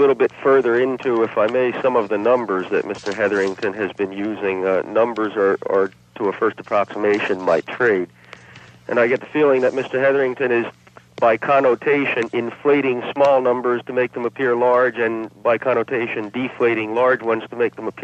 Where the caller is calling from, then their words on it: Montreal, Quebec, Canada; From Montreal.